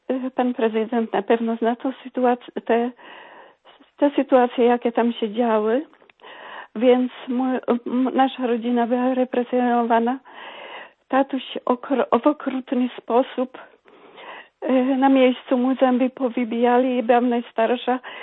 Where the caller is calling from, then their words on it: Mrągowo, Warmian-Masurian Voivodeship, Poland; Z Mrągowa. Pochodzę też z tamtych stron